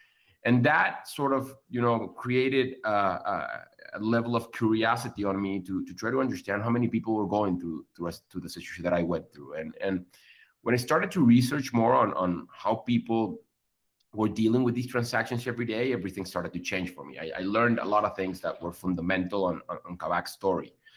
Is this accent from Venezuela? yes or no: yes; Venezuela; I'm from Venezuela. I've been living across the world for the past 12 years now. And I was living in Colombia back in 2012.